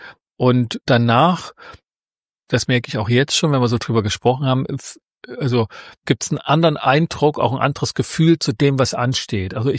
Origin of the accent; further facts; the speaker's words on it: Leipzig, Saxony, Germany; da haben wir als Leipziger eine andere Geschichte dazu